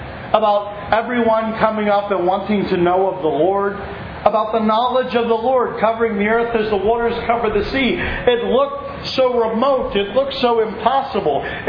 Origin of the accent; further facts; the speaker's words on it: United States; I'm glad my nation, as an American, is allied with theirs from that standpoint.